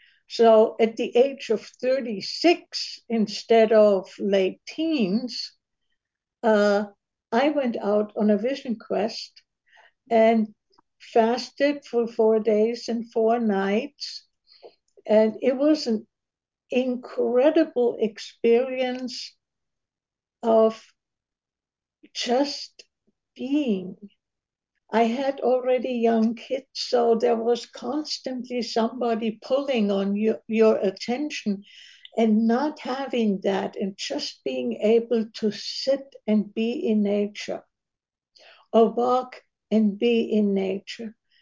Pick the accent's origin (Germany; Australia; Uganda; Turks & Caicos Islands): Germany; now in United States; I was born and raised in Germany